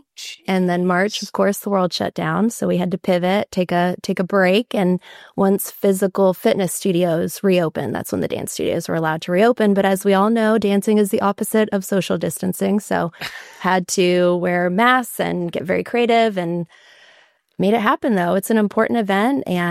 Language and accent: English; Costa Rica; So I grew up in Costa Rica. I felt like I had to pay homage to my upbringing.